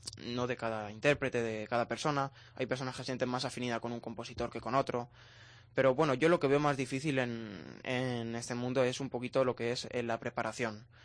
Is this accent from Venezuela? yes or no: no; Albacete, Castilla-La Mancha, Spain; pianistas de Albacete, de mi ciudad, ¿no? Pues lo cual me hace estar aún más satisfecho, ¿no? Por ser en mi tierra, claro.